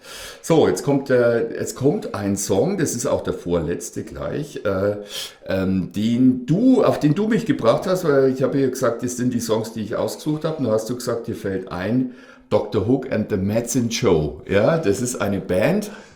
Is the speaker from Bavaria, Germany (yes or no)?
yes; Selb, Bavaria, Germany; wenn wir kommen aus Selb, aus einer Stadt, wo die Leute früher da in den Fabriken geblockert haben ohne Ende.